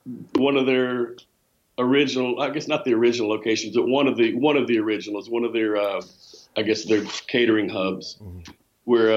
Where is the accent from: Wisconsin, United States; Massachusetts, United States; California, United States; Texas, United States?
Texas, United States; Dallas; also born or lived in Colorado; Yeah, born and raised in Dallas. Okay. I'm jetted off to Colorado for about a year, but came back and yeah, I've been here my whole life.